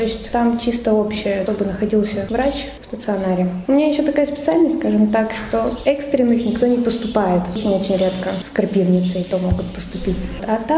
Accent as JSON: {"language": "Russian", "town": "Kurgan", "region": "Kurgan Oblast", "country": "Russia", "said": "Из Кургана."}